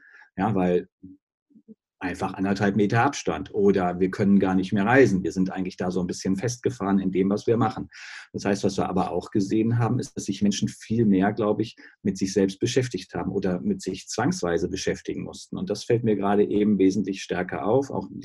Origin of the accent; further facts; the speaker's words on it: Stuttgart, Baden-Württemberg, Germany; ich komme aus Stuttgart, und da ist natürlich auch der Daimler